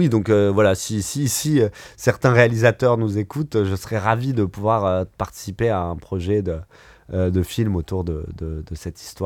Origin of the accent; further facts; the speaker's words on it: Lebanon; mais aussi peut-être parce que je suis Libanais.